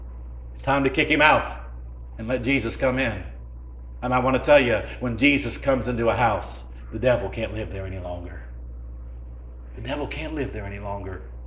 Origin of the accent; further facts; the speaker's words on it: Ohio, United States; And I grew up around Captina Creek. And we had a beautiful creek because it was right below the coal mine.